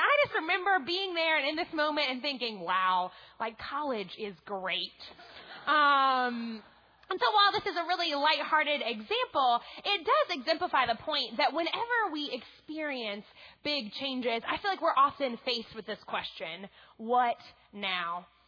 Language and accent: English; New Orleans, Louisiana, United States; because I'm from New Orleans, and the drive from Clemson to New Orleans is pretty long